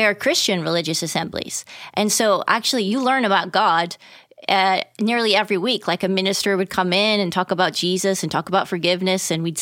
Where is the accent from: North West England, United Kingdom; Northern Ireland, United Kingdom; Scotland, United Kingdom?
Scotland, United Kingdom; I grew up in Scotland